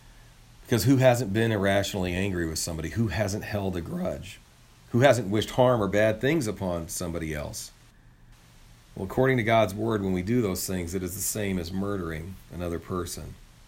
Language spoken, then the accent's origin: English; Midwest, United States; And we're from the Midwest. We understand the power of weather.